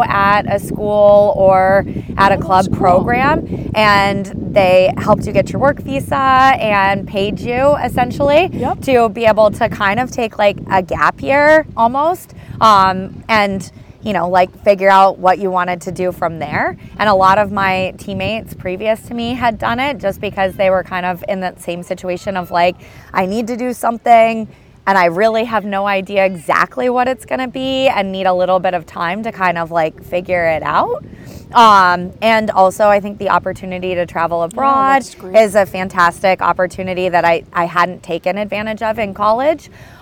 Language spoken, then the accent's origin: English; Utah, United States; I grew up in Utah and lacrosse was not big there, especially when I was younger.